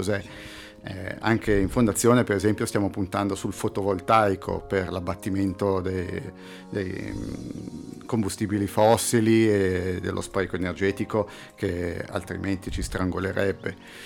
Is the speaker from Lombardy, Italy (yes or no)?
yes; Como, Lombardy, Italy; mi piace comunque pensare di avere una ricaduta e positiva sul territorio, sul mio territorio, da Comasco Doc